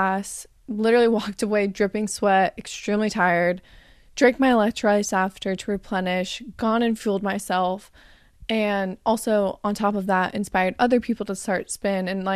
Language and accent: English; Arizona, United States; I grew up in Arizona, so it's extremely hot and you just don't really do much in the summertime in Arizona.